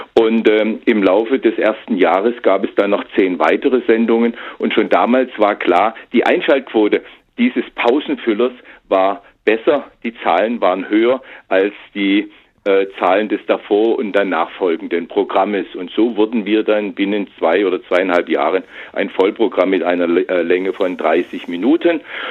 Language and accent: German; Dresden, Saxony, Germany; Also ich bin ja in einer Zeit aufgewachsen in Dresden, wo ein privates Verkehrsmittel, also sprich Auto, utopisch war.